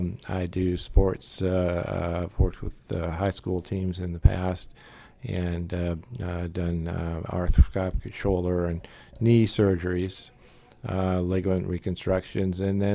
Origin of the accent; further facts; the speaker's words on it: San Diego, California, United States; born there; I was born in San Diego and went to college and medical school there.